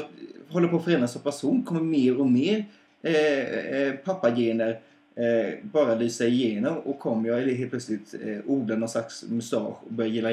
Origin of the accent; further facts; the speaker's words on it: Småland, Sweden; accent: Småland; Det beror på min småländska.